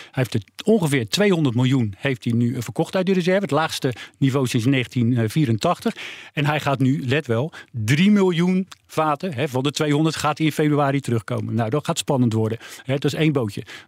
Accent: Netherlands; En uiteindelijk, ja, wij zijn ook gewoon Nederlanders.

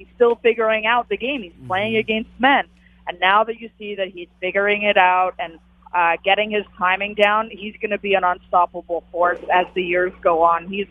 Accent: Montreal, Quebec, Canada; I used to work in Montreal. So as I said before, I'm from Montreal.

